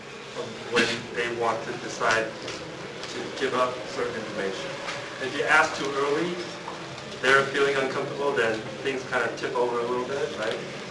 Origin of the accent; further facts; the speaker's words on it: Irvine, California, United States; From Irvine.